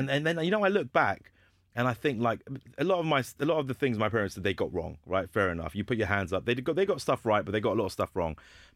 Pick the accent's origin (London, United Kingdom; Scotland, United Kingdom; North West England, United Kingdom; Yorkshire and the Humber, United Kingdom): London, United Kingdom; Hounslow; I'm from Hounslow and my school was Heathlands